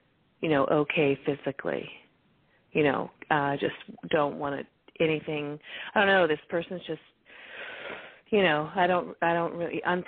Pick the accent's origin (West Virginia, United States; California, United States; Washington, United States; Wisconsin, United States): California, United States; Monterey; I'm calling from California, Monterey Bay area, next to Pebble Beach, Monterey.